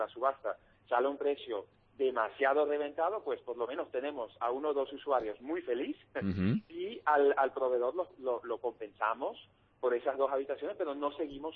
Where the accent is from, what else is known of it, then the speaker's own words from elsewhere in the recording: Netherlands; moved away as an adult; now in Spain; Pero yo llevo casi toda mi vida viviendo, llevaba casi toda mi vida viviendo en Holanda, y hace 3 años me vine a España